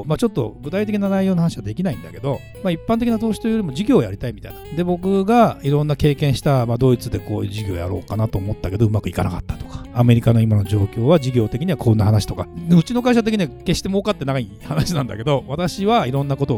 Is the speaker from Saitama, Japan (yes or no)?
yes; Saitama, Japan; 私の地元の埼玉で